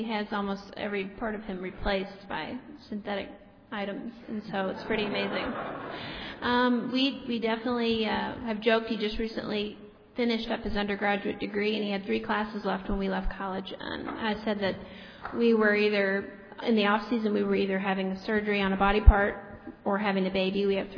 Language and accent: English; Louisiana, United States; and I'm from Louisiana, Southern girl